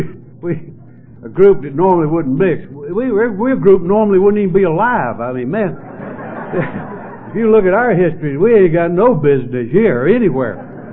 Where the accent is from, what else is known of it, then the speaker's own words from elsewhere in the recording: North Carolina, United States; I'm from North Carolina, where we produce that stuff.